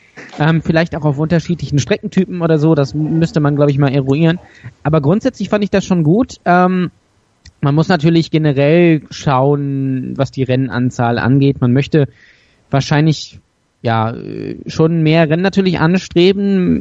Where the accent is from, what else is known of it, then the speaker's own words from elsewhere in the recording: Austria; Ja, das ist als Österreicher, das ist schwierig.